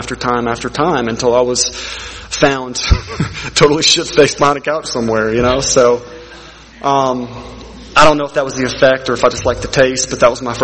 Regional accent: Birmingham, Alabama, United States; born there; So I was born in Birmingham, Alabama, unfortunately. March 31st, 1982.

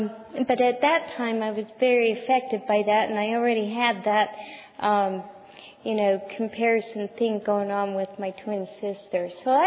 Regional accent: Utah, United States; Remember, I'm from Utah.

